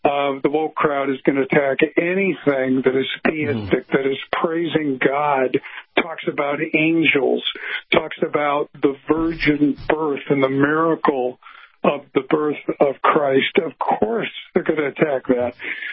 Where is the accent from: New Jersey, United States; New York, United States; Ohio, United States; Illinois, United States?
Illinois, United States; Chicago; And when I grew up in the Midwest in Chicago, and the weather in the winter, sometimes we'd have some pretty harsh winters